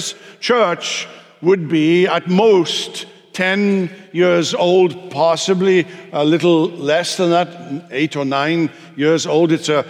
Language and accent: English; the South, United States; accent: southern; if you don't remember anything that I said because of my southern accent, I want you to remember this.